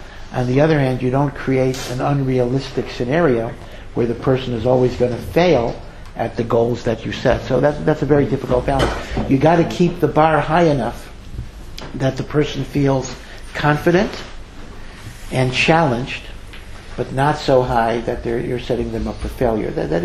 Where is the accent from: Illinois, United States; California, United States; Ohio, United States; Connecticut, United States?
Connecticut, United States; Hartford; So I grew up in Hartford, Connecticut.